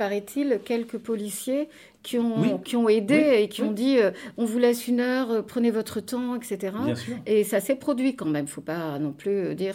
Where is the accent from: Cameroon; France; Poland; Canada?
France; Nice, Provence-Alpes-Côte d'Azur; Nous venons de Nice, hein, nous sommes tous...